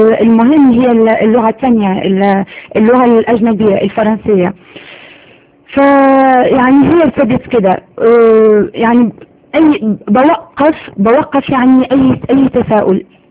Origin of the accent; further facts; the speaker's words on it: Morocco; moved away as an adult; فضلت على كده يعني فضلت على كده لغاية الكلية، ولغاية لما طلعت من المغرب. طلعت من المغرب عشان الدراسة.